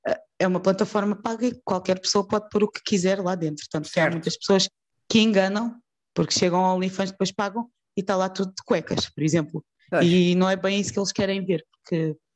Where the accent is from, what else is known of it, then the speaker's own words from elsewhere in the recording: Ericeira, Lisbon, Portugal; also born or lived in Santarém; eu na altura estava a viver na Ericeira, porque eu saí de Santarém e fui para a minha terra, fui para a Ericeira.